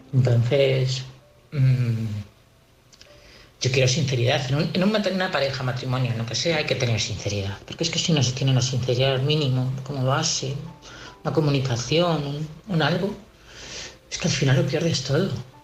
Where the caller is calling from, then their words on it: Community of Madrid, Spain; de Madrid, de un pueblecito.